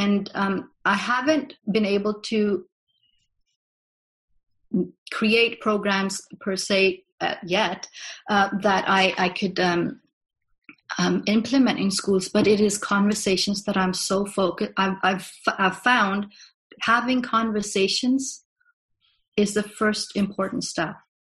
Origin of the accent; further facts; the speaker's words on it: Denmark; girls in my faith community, and I've done that for the past 20+ years when I was in Denmark. I am from Denmark